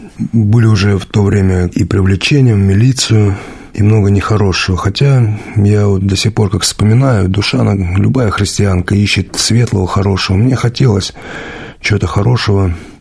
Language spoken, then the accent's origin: Russian; Rylsk, Kursk Oblast, Russia; Сам я родом с Курской области. Я родился в 1973 году в городе Рыльске. Такой старинный город.